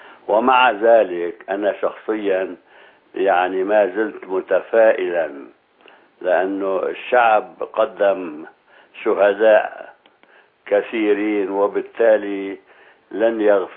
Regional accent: Aleppo, Aleppo Governorate, Syria; يا سيدي أنا يعني بخجل عندما أقول أنه أنا من أبناء حلب،

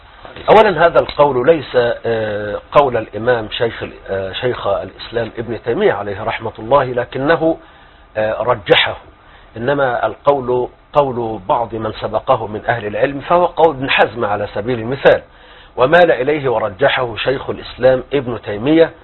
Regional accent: Egypt; عندنا في مصر

